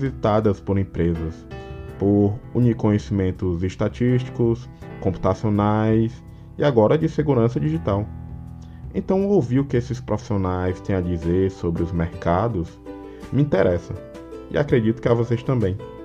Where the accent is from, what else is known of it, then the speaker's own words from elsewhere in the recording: Fortaleza, Ceará, Brazil; Eu sou de Fortaleza e aqui é difícil ter esses eventos grandes, esses congressos grandes.